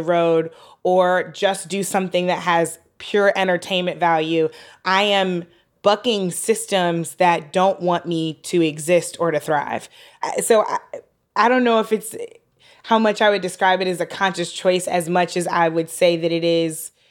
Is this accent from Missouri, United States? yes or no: yes; St. Louis, Missouri, United States; watching it on this tiny television in the kitchen when I was growing up in St. Louis.